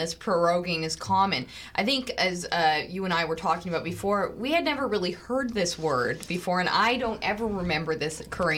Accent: Canada; I feel insulted as a Canadian

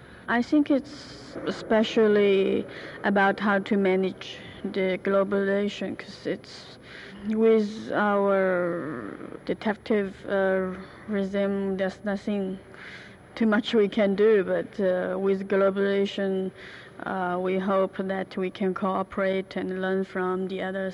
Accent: China; English is a second language; I came from China.

